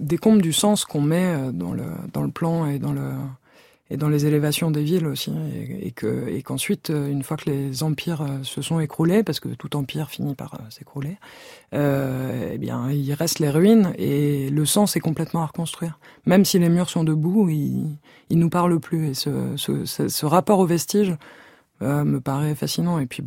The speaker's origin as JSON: {"language": "French", "country": "France", "said": "Moi, en tant que Française, j'ai écrit ce livre en tant que Française."}